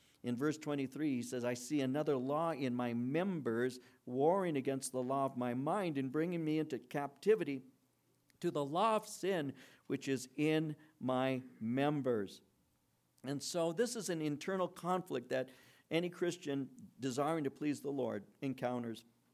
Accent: Norwalk, California, United States; a house across the street from where I grew up in Norwalk

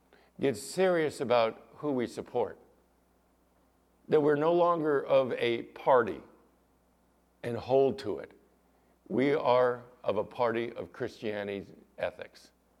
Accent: California, United States; When I was a little guy, I used to be proud to say I was from California.

